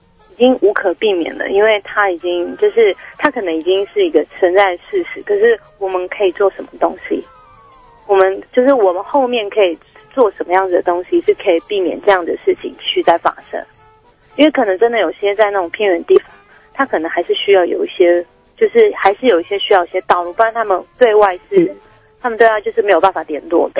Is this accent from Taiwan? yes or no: yes; Taiwan; 身为台湾的一份子